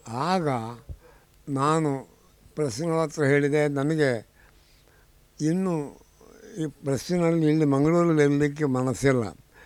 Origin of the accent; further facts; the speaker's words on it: Kasaragod, Kerala, India; born there; ನಾವು ಈ ಕಾಸರಗೋಡು ಪ್ರದೇಶದಲ್ಲಿ ನಾನು ಹುಟ್ಟಿದ್ದು ಮಾತ್ರವಲ್ಲ, ನನ್ನ ತಂದೆ ಮನೆ, ನಮ್ಮ ಹಳ್ಳಿ ಕಟ್ಟಿನ ಪ್ರಕಾರ ಹುಟ್ಟಿದ ಮನೆ ತಂದೆ ಮನೆ ನಮ್ಮ ಶಾಶ್ವತ ಮನೆ ಅಲ್ಲ.